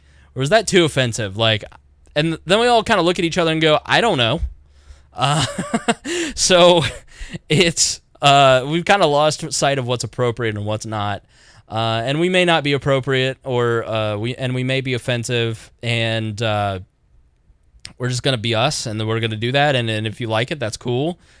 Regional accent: Indiana, United States; I'm from Southern Indiana. And if you know anybody from Southern Indiana, they're a pain in the fucking ass.

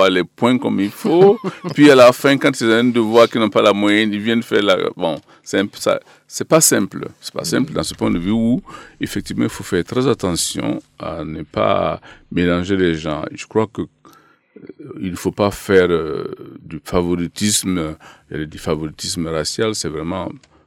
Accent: Sara, Burkina Faso; born there; also born or lived in Bobo-Dioulasso; Alors moi, je suis né au Burkina Faso, dans un petit village qui s'appelle Sara

